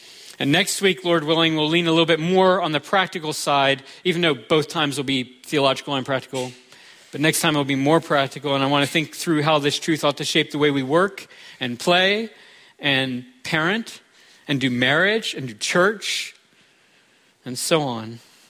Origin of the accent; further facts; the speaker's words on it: United States; As an American who enjoys the sweet benefits of freedom, I love this holiday.